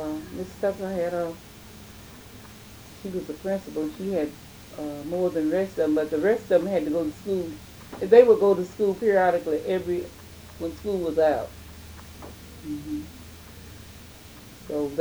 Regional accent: Fulton, Kentucky, United States; I was born in Fulton and raised in Fulton.

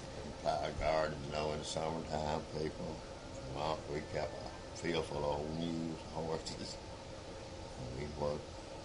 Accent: Catlettsburg, Kentucky, United States; born there; I was born in Catlettsburg, Kentucky, March 7, 1931.

